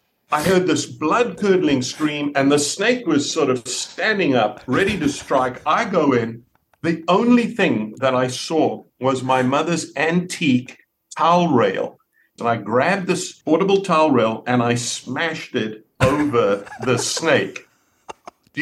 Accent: South Africa; One, just a blessed childhood.

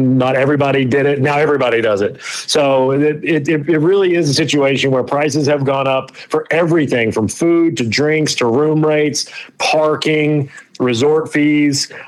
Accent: Kentucky, United States; I mean, I grew up in Kentucky, so you know, not unlike others that grow up on that side of the world

